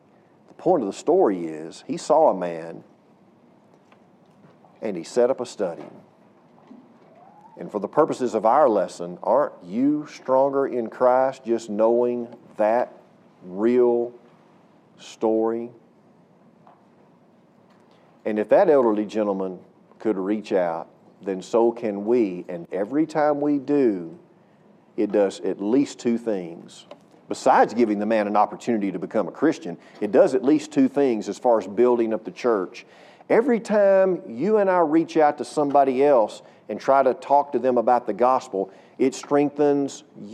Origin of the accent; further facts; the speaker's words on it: Cooper, Texas, United States; Well, he preached in my hometown of Cooper when I was brand spanking new back in the day.